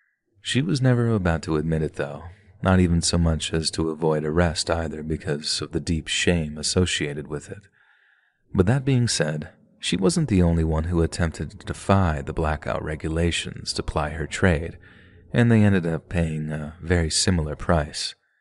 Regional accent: Coventry, West Midlands, United Kingdom; I was born in Edgewick, which is an area in the English city of Coventry, and I grew up in the 1970s.

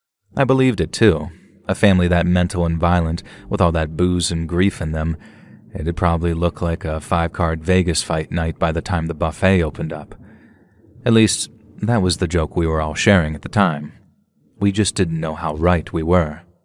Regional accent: Dublin, Leinster, Ireland; I used to work for a private security firm in my home city of Dublin.

